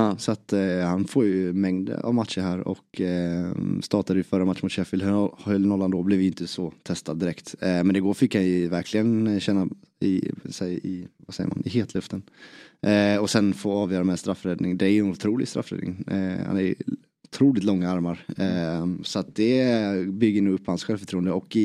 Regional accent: Småland, Sweden; där jag kommer från, Smålandskuppen

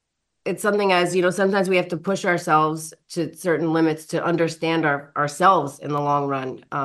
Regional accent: Long Island, New York, United States; I'm from Long Island too.

